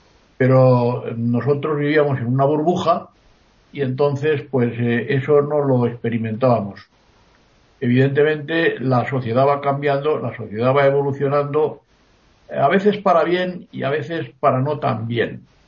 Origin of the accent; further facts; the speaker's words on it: Community of Madrid, Spain; en mi pueblo, un pueblo de Madrid que ya no es pueblo, que ya está agregado a Madrid, donde yo pues me he criado y he jugado con los demás niños